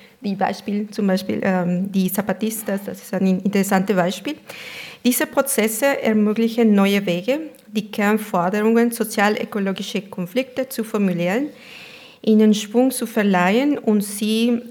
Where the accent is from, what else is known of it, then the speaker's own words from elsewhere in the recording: Mexico; German is a second language; Das ist, was in meinem Heimatland Mexiko stammt, ein Konzept, eine Kategorie.